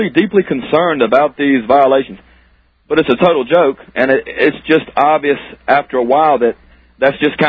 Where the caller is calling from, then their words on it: Virginia, United States; I'm calling from Virginia, Alex.